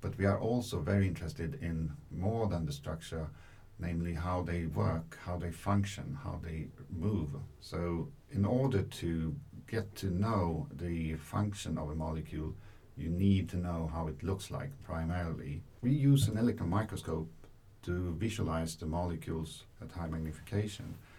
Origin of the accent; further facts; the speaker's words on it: Sweden; English is a second language; now in Japan; I come from Sweden. I came here to OIST 2 years ago. And in Sweden, I was previously at the Karolinska Institute in Stockholm.